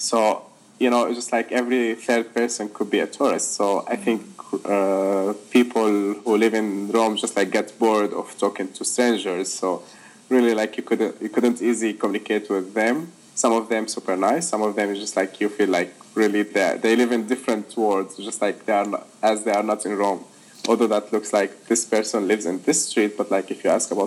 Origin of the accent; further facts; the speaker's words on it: Damascus, Damascus Governorate, Syria; yeah, I'm from Syria, you know, from Damascus, but not refugee.